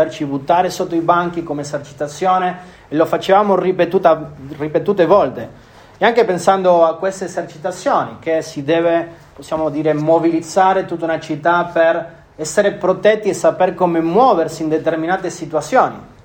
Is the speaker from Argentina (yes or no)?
yes; Argentina; Ricordo anch'io da piccolo in Argentina